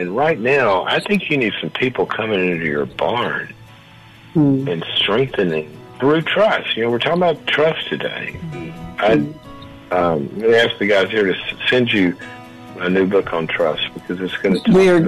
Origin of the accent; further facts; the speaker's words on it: the South, United States; I grew up in the South around a lot of farming, and in the winter, it doesn't look like anything good is happening out in those fields.